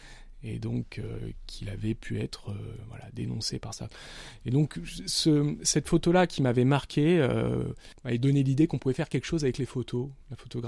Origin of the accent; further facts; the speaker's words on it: Nice, Provence-Alpes-Côte d'Azur, France; c'est que moi je viens de Nice